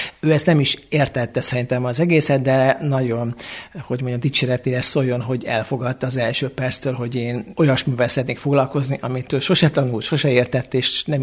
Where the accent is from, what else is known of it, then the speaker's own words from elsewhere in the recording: Budapest, Hungary; Egyrészt nem Budán születtem, hanem Budapesten, illetve pesti oldalon, tehát hogy mondom, mi a tisztviselőtelepen laktunk.